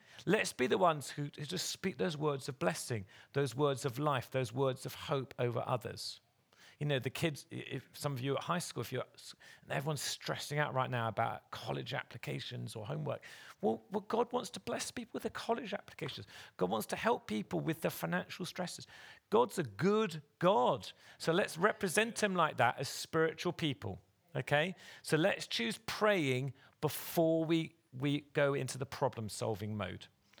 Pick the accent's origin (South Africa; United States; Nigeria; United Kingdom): United Kingdom; England; We have an antique teapot because we're English and we love to drink tea.